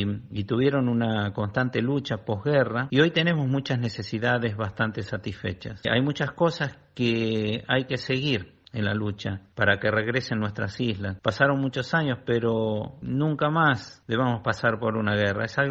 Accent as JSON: {"language": "Spanish", "country": "Argentina", "said": "somos todos argentinos."}